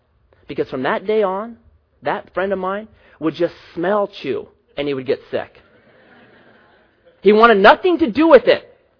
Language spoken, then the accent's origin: English; Grants Pass, Oregon, United States; When I was growing up, I grew up in Southwest Grants Pass, not the best part of town. Even as kids, we referred to it as Felony Flats.